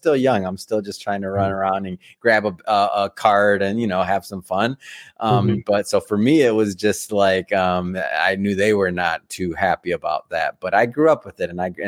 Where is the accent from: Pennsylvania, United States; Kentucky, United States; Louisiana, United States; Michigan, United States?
Michigan, United States; Detroit; So no, born and raised, I'm from Detroit. So right there, Southwest Detroit. So born and raised, watched him.